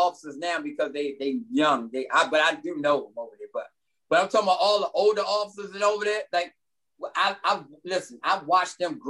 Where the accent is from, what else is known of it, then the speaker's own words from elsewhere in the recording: Kansas, United States; I'm from Kansas, right?